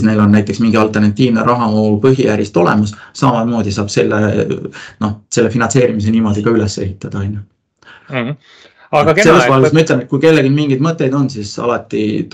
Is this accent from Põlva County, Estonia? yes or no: yes; Põlva, Põlva County, Estonia; ise olen ju Põlvast pärit